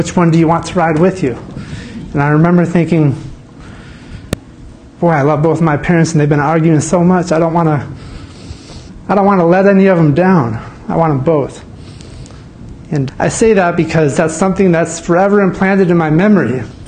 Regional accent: Pinckney, Michigan, United States; also born or lived in Southfield; that was when we moved from Southfield, I was a city slicker, to small town of Pinckney. No streetlights, no sidewalks. It's quite a culture shock for us.

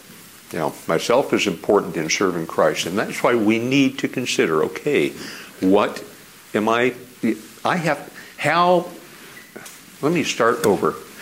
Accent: Alaska, United States; I'm from Alaska. I grew up with a gun in my hands.

